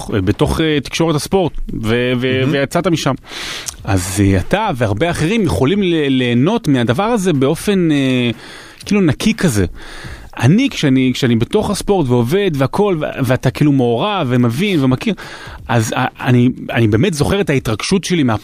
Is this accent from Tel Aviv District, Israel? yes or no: no; Rehovot, Central District, Israel; אני גדלתי ברחובות, בשכונת מרמורק